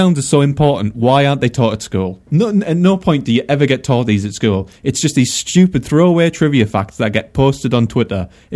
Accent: North East England, United Kingdom; Northeast of England.

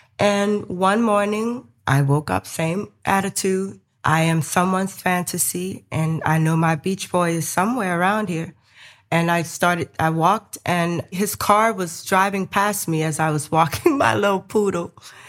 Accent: New Orleans, Louisiana, United States; I'm from New Orleans.

